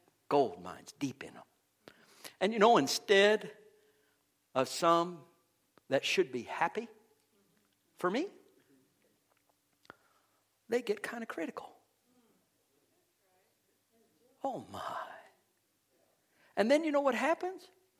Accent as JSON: {"language": "English", "town": "Golden", "region": "Colorado", "country": "United States", "tie": "born or raised there", "said": "As I said, I grew up in Golden. It's a pretty city."}